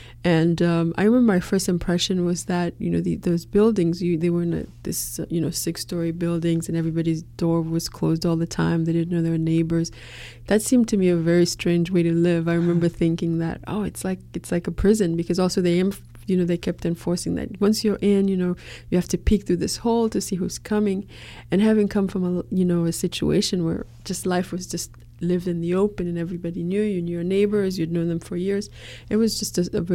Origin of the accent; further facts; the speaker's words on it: Port-au-Prince, Ouest, Haiti; Well, I was born in Port-au-Prince around 1969, and this was still the dictatorship